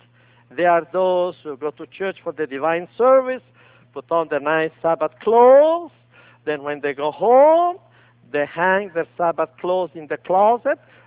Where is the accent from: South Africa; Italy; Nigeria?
Italy; accent: Italian; English is a second language; now in United States; I have not yet decided to become a Yankee because my accent is still Italian. Unless I lose my accent, how can I become an American?